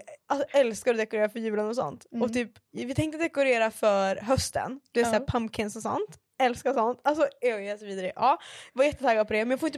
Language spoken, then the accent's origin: Swedish; Umeå, Västerbotten County, Sweden; now in Stockholm, Sweden; Alltså jag har grejer hemma i Umeå. Alltså jag är från Norrland.